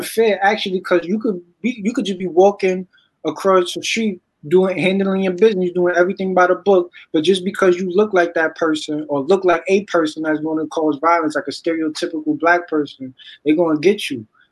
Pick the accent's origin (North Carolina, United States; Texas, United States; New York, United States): New York, United States; Bronx; I'm from the Bronx. So the Bronx, you know, you're around that 24/7, the creator of hip hop.